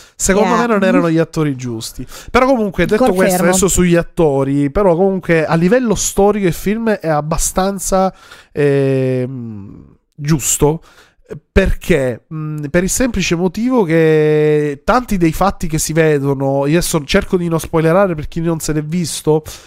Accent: Sicily, Italy; io che da buon siciliano

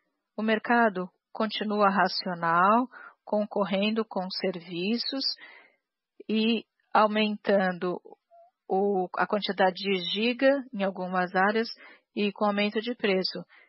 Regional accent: Italy; Portuguese is a second language; Como italiano, eu devo fazer esse comentário.

